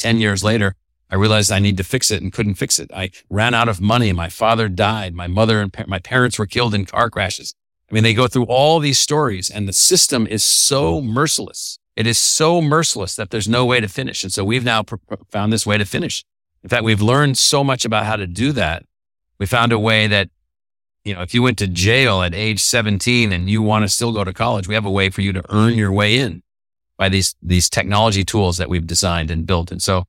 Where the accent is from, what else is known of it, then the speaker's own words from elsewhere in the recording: California, United States; born there; Like I was born in California. We lived in California several times.